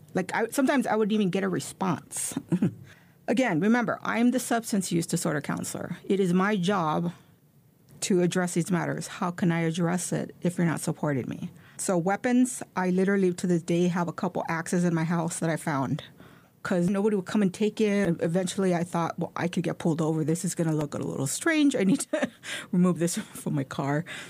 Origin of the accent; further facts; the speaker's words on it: Los Angeles, California, United States; born there; I was born in Boyle Heights. I was born to teenage parents.